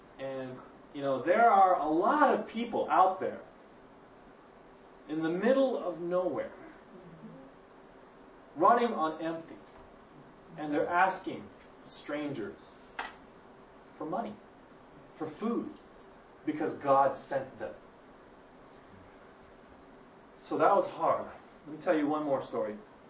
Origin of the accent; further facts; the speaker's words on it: Los Angeles, California, United States; we went back to my hometown in Los Angeles